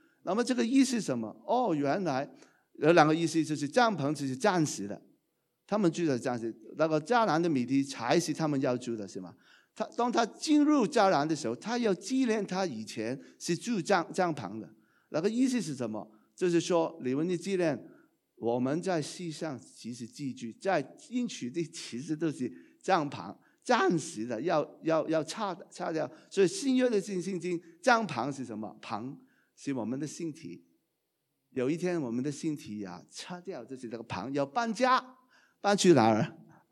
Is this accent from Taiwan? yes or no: no; Hong Kong; also born or lived in Canada; 我从小的时候就希望有一个，我就是香港吧，我希望去找一个更美好的家乡，就是加拿大